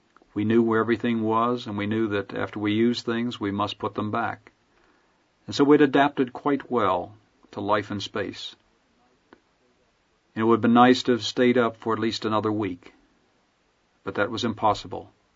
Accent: United States; Proud again that I'm an American.

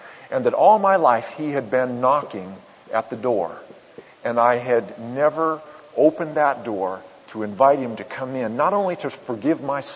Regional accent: Portland, Oregon, United States; I grew up in Portland, Oregon. I'm the oldest of seven children. My parents were Roman Catholic, and so I grew up attending Catholic church

